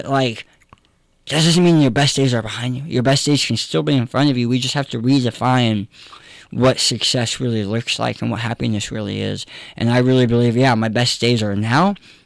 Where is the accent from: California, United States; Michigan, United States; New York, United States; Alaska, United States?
California, United States; We sold our house. We sold everything. I'm no longer from California, thank God.